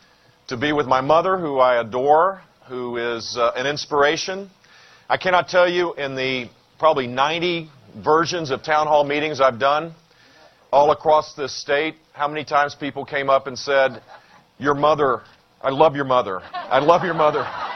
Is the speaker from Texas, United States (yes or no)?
yes; Midland, Texas, United States; also born or lived in Houston; when we were growing up in Midland in Houston